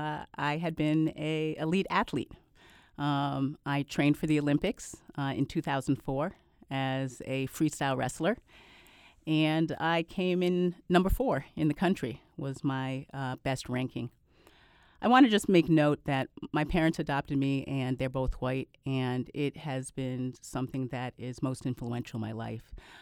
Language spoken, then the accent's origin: English; Canada; born there; I was born in Canada. My parents adopted me when I was 10 months old. I was a premature baby